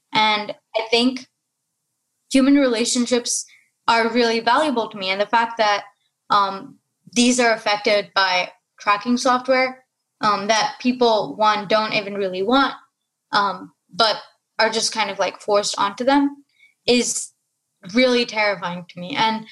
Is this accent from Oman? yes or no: yes; Oman; also born or lived in India; I was born in Oman and grew up... I was born in India, but grew up in the Middle East in Oman.